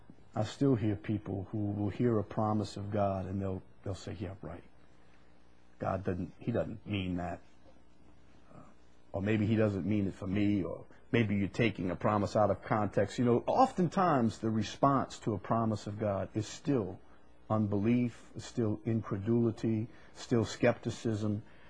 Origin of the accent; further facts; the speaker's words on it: Chalmette, Louisiana, United States; I'm from Chalmette, so we're kind of simple over there.